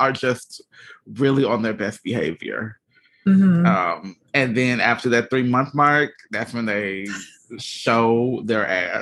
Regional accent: Atlanta, Georgia, United States; Yeah, because I'd be like, yeah, you know, I'm from Atlanta, shouty, you know what I'm saying?

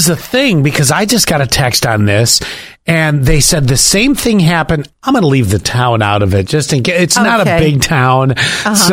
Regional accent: Buffalo, New York, United States; also born or lived in West Palm Beach, United States; And now, mind you, I'm born and raised in Buffalo. Not sunny all year.

